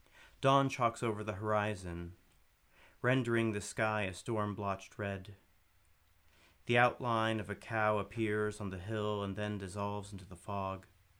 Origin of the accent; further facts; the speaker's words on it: Kentucky, United States; Growing up in Kentucky, you become self-conscious of how many horses you have in your poems.